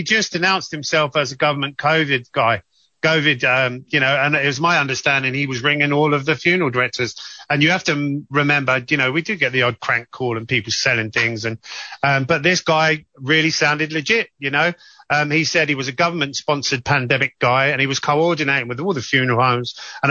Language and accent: English; Northampton, East Midlands, United Kingdom; I'm originally from Northampton.